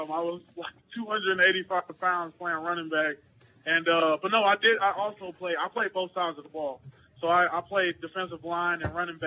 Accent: St. Louis, Missouri, United States; And then, secondly, it's just my hometown, man. I'm a St. Louis, Missouri kid.

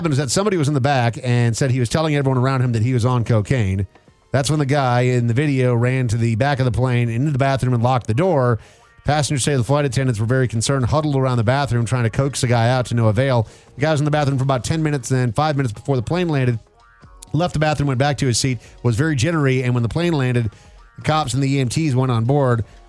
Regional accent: Minnesota, United States; What really stinks is I'm a Minnesota Vikings fan. I grew up in Minnesota, and my wife's a big Seahawks fan.

